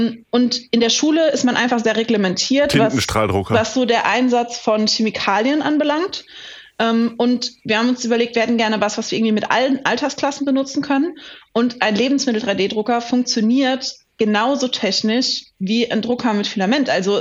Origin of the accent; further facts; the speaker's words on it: Rhineland-Palatinate, Germany; ich bin ja nicht born and raised Heidelbergerin, ich bin ja Pfälzerin. Wir sagen, glaube ich, Knatzel in der Pfalz.